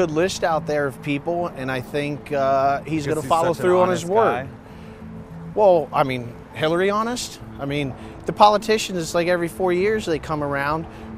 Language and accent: English; Florida, United States; moved away as an adult; now in Philadelphia, United States; I grew up in Florida. I moved to Philadelphia in 2001, I went to school at Villanova University.